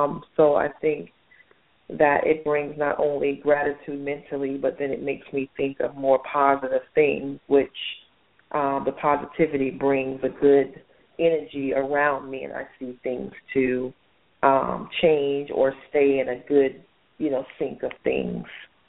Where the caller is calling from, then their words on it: Atlanta, Georgia, United States; Hi, Adam. … calling from Atlanta. Happy Thanksgiving.